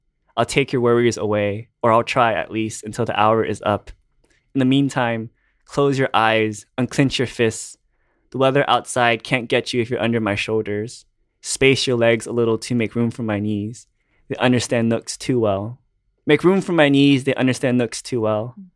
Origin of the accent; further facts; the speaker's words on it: Houston, Texas, United States; But I'm from Houston. I love Houston so much that I'm going to go with the Houston Rockets.